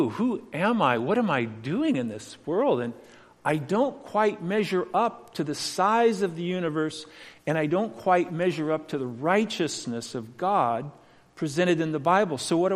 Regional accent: California, United States; And when I was a little boy, I grew up in Los Angeles County, and my father died when I was 6 years old.

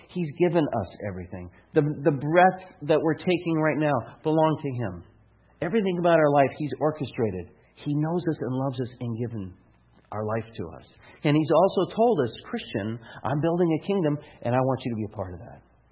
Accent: Phoenix, Arizona, United States; And I grew up in Phoenix.

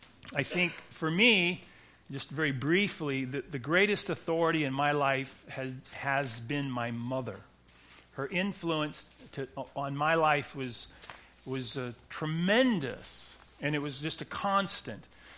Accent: United States; I'm an American living in Oregon.

